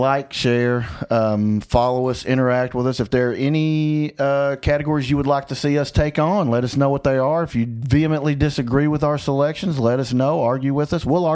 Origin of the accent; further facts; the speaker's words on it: Arkansas, United States; I'm from Arkansas, okay?